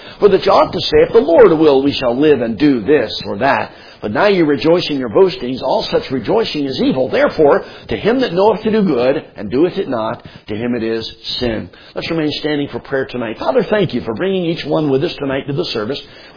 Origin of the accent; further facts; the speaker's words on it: Philadelphia, Pennsylvania, United States; Where I grew up in Philadelphia in the United States on the East Coast, Mid-Atlantic region, it didn't get very cold until it got into October or November of the year.